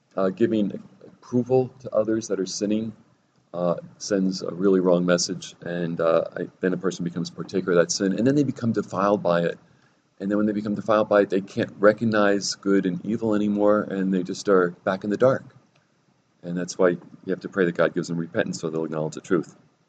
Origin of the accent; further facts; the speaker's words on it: New York, United States; because being a native, I figured I could be as hard-headed and as obnoxious as any New Yorker.